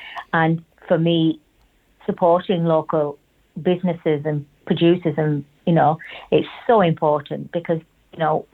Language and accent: English; Uganda; born there; also born or lived in England; I was born in Uganda in Africa, believe it or not. Yeah, and we came over. Well, we got kicked out of Uganda in 1972. Idi Amin kicked all the Asians out.